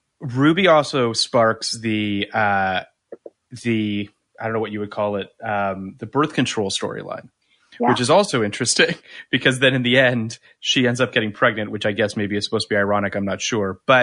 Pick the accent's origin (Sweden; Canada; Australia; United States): Canada; I'm from Canada